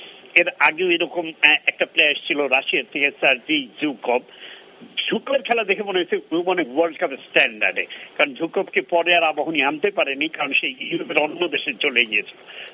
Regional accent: Tangail, Dhaka Division, Bangladesh; কারণ আমার ছেলেবেলাতেও আমরা দেখেছি টাঙ্গাইলে অফুরন্ত ফুটবল খেলা হয়, ফুটবল লীগ হয়, আন্তঃ থানা ফুটবল হয়

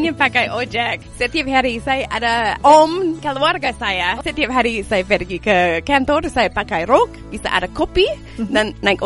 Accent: Canada; Indonesian is a second language; Saya orang Canada, dan di Canada kita ada banyak salju.

